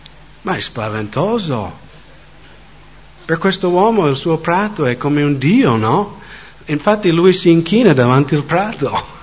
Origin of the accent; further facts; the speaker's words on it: United States; essendo americano